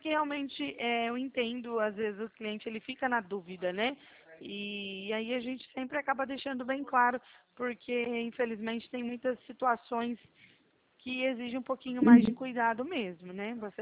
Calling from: Presidente Prudente, São Paulo, Brazil; Eu sou aqui de Presidente Prudente

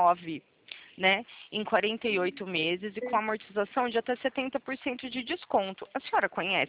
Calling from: Presidente Prudente, São Paulo, Brazil; Eu falo aqui de Presidente Prudente.

